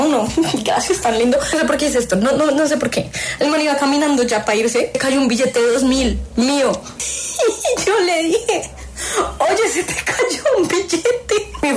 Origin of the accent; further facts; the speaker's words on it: Bogotá, Colombia; utilizando todos los poderes que me dejó mi infancia en Suba